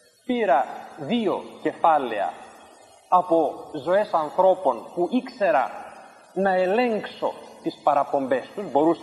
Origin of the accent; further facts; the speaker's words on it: Greece; born there; Εμείς γεννηθήκαμε στην Ελλάδα, τι να κάνουμε, χριστιανική χώρα, θα πάμε μέσω του Χριστού στον Θεό